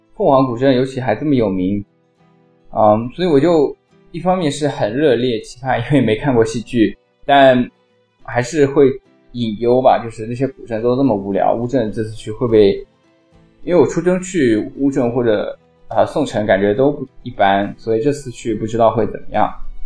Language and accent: Chinese; Zhejiang, China; 浙江这个词的定义有变化，就是庞家湖那一块的浙江和其他部分像我的家乡感受很不一样